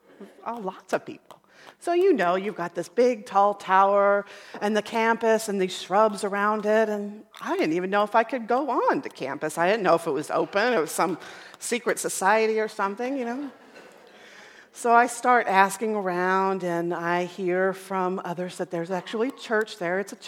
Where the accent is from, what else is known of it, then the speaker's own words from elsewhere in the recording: California, United States; moved away as an adult; By this time, I'm from Southern California, and by this time, we had relocated to the Midwest.